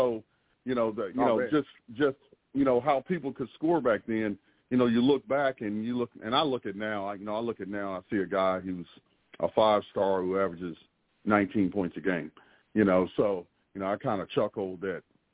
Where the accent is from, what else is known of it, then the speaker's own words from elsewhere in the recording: Washington Township, Indiana, United States; Well, we originally grew up in Washington Township. That's where we grew up. And as we got to grade school and middle school is when we moved to Pike Township.